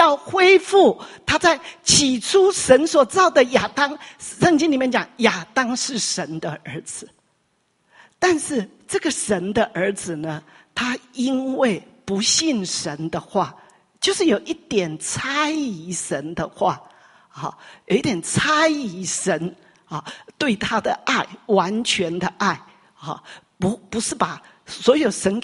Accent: Taiwan; 你知道这个在我台湾人的礼教底下是多大的突破

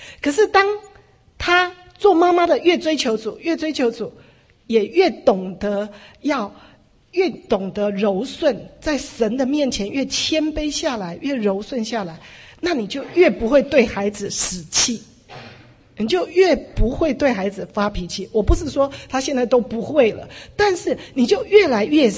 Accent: China; 那所以我们中国人大部分每个家庭都是这样，很少被称赞或什么。

